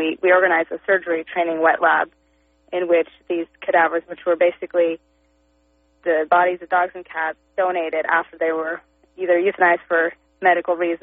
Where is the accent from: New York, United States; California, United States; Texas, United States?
California, United States; Santa Monica; also born or lived in Malibu; Well, that was in Malibu. My dad lives in Malibu, and I grew up in Santa Monica, my mom's place.